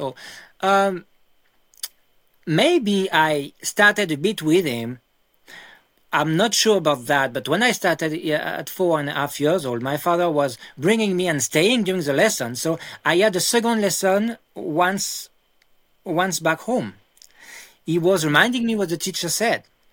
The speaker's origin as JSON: {"language": "English", "town": "Paris", "region": "Île-de-France", "country": "France", "tie": "born or raised there", "second_language": "English", "said": "Yes, I am from Paris, but every holidays, vacations, we came here in the family home. And then, yes, this is why I can say I grew up here. And I really love this area of France."}